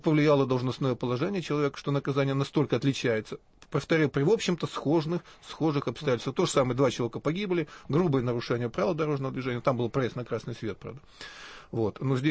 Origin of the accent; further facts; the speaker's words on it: Perm, Perm Krai, Russia; недавно на моем родном городе Перми было близко к этому делу